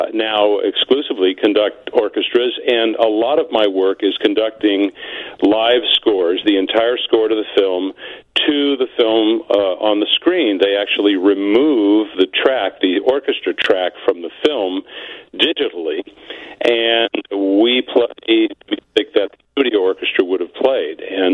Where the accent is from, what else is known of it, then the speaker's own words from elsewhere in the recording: Los Angeles, California, United States; I was a violinist growing up in Los Angeles.